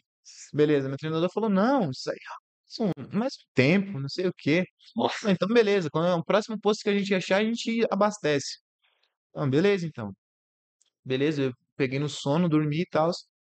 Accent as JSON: {"language": "Portuguese", "region": "Santa Catarina", "country": "Brazil", "said": "a gente tem que abastecer o carro, a gente é lá de Santa Catarina"}